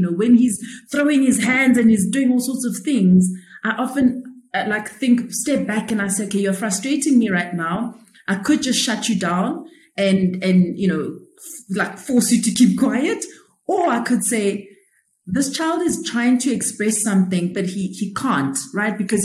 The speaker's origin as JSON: {"language": "English", "country": "South Africa", "said": "regardless of who you are as a South African, in order for us to move forward, is starting by seeking to understand."}